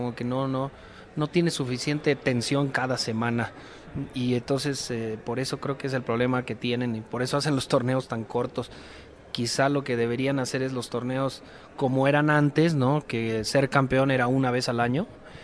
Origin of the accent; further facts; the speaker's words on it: Mexico; como mexicano crecí más con el fútbol soccer. Pero como paso bastante tiempo en Estados Unidos, específicamente en Nueva Orleans